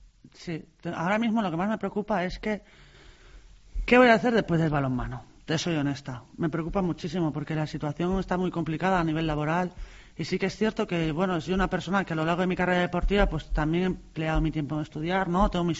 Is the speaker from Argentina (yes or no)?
no; Galicia, Spain; Yo me da igual, yo quiero un cocido gallego. No, sí, soy muy de mi tierra, de mi comida, de mis playas, de mi gente. Soy un poco así, ¿no? Muy morriñenta, como digo yo. Me encanta estar en Galicia